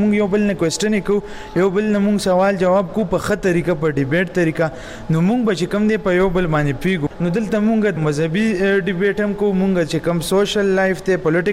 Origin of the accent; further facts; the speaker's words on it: Peshawar, Khyber Pakhtunkhwa, Pakistan; now in Lahore, Pakistan; زه ایف سی کالج کې سبق ویم لاهور کې د پولیټیکل ساينس سټوډنټ ایم د ایم فیل او زه د پېښور اوسیدونکی یم